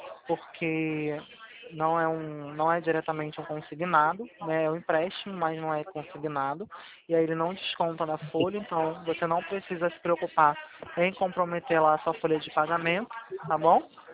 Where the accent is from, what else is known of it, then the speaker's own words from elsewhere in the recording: Rio de Janeiro, Brazil; Rio de Janeiro, Sérgio. Sou carioca.